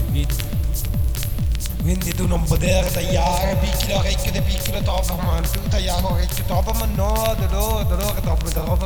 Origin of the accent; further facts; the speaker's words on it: Petriolo, Marche, Italy; Anche io sono di Petriolo.